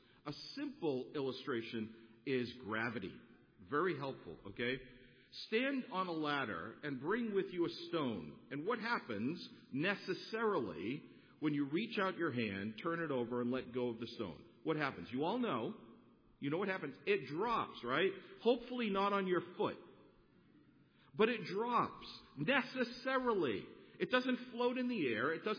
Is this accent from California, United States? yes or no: no; Massachusetts, United States; Look, I'm from Massachusetts, okay? So I'm thinking snow.